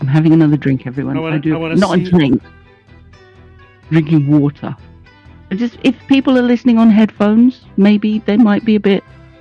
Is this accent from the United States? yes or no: no; Vancouver, British Columbia, Canada; growing up in Vancouver, they were the local band.